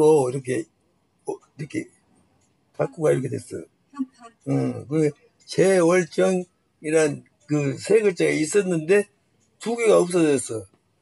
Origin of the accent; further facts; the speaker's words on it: South Korea; 나는 여기서 태어났고 여기서 78년 동안 산 게